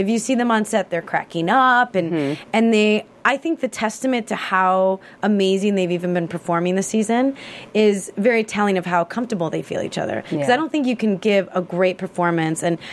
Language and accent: English; Chicago, Illinois, United States; Yeah, born and raised in Chicago.